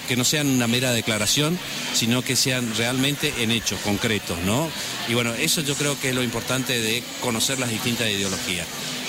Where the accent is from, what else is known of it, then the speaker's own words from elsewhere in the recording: Argentina; porque somos todos argentinos, nos costó muchísimo esto